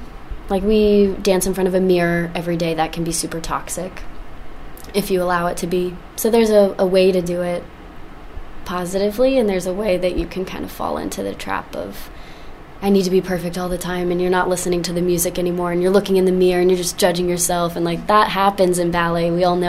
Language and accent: English; the South, United States; moved away; I grew up in the South, so I always ate a lot as a kid. And then when I moved away from home here with the ballet and everything